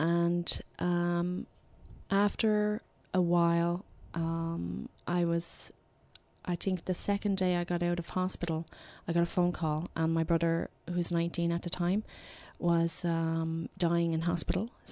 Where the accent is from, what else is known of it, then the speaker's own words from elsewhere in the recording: Ireland; We're Irish. You have to have a sense of humor.